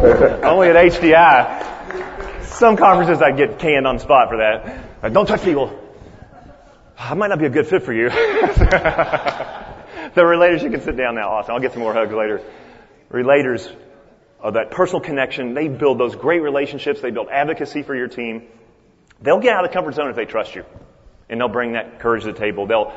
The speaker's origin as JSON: {"language": "English", "region": "Kentucky", "country": "United States", "said": "That's my blue-collar version, because I'm from Kentucky."}